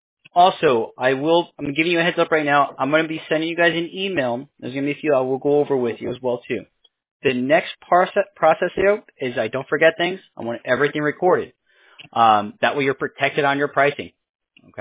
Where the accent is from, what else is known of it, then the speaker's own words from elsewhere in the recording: New York, United States; also born or lived in Albany; And I grew up in New York, so I moved around a lot when I was younger. I was born in Bronx, New York. I was in upstate Albany.